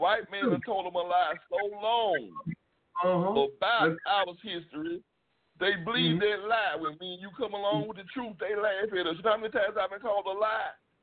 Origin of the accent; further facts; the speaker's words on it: Mississippi, United States; I'm a southerner from Mississippi, a southern black.